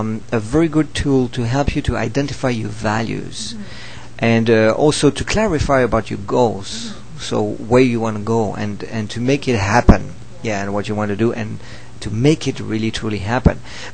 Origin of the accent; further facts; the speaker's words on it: Switzerland; also born or lived in France; but originally I'm from Switzerland. I'm born in Switzerland, and I lived in France and Switzerland at the same time. Actually, I live all over Europe.